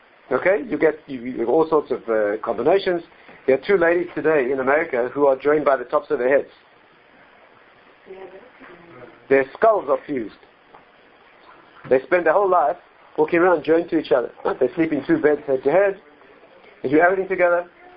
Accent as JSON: {"language": "English", "country": "South Africa", "tie": "born or raised there", "said": "When I was brought up in South Africa, and I went to medical school"}